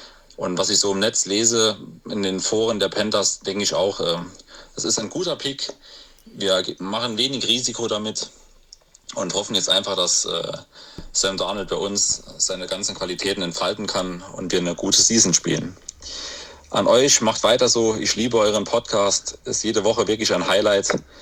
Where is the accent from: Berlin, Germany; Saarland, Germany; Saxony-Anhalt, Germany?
Saarland, Germany; Da sind wir als Saarländer besonders stolz. Bei uns im Saarland gilt Maggi ja als Kulturgut.